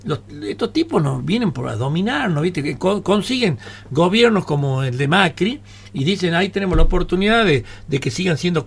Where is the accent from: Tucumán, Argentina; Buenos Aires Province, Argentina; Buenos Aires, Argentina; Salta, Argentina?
Salta, Argentina; Yo no quería que mi pueblo, mi país sufra, nuestros salteños sufran.